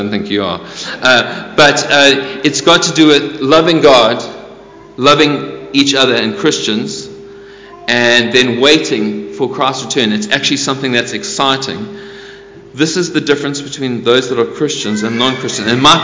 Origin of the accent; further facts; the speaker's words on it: South Africa; where I grew up in South Africa